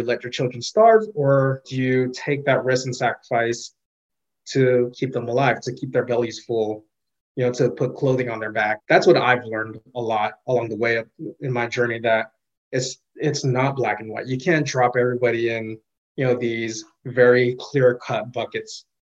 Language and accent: English; Los Angeles, California, United States; Born and raised in Los Angeles, you know, and to a comfortable middle-class family.